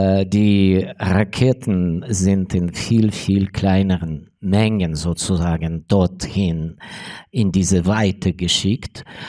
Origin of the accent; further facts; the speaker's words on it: Ivano-Frankivsk, Ivano-Frankivsk Oblast, Ukraine; German is a second language; Ich lebe in meiner Heimatstadt. Ich bin dort zu Hause seit meiner Geburt. Und diese Stadt hat Glück. Wir sind im Westen der Ukraine. Ivano-Frankivsk liegt zwischen Lviv und Tschernivtsi, Lemberg und Czernowitz.